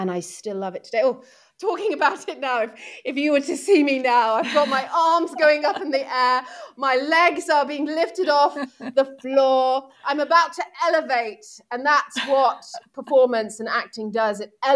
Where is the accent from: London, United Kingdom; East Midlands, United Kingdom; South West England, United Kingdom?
East Midlands, United Kingdom; Nottingham; I grew up in Nottingham and I had a wonderful childhood